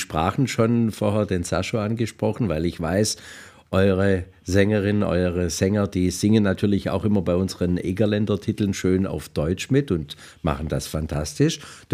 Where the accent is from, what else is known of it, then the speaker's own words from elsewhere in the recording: Slovenia; Slowenien, mein Heimatland